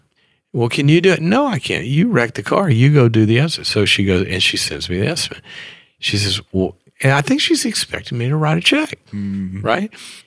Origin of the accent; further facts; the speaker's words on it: Mississippi, United States; also born or lived in Texas; I went to visit my girlfriend in Texas. I went to school in Texas. I was from Mississippi.